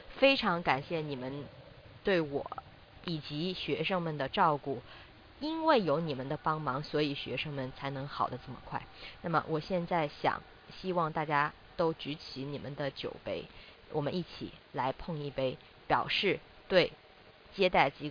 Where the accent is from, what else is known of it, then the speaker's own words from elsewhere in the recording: China; 让其他的人了解我们中国人在对待年的态度是什么样的